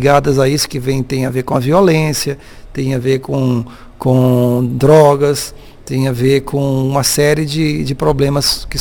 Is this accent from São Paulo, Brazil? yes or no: no; Cataguases, Minas Gerais, Brazil; E na cidade onde nós estávamos, onde eu nasci, onde minha mãe e meu pai foram morar, Cataguases, mas uma região industrial